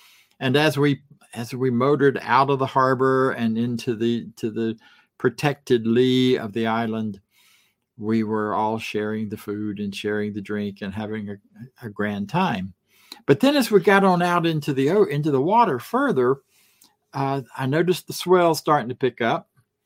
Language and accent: English; Florida, United States; I grew up in Florida around a lot of water, mostly swamp, but there was some beach nearby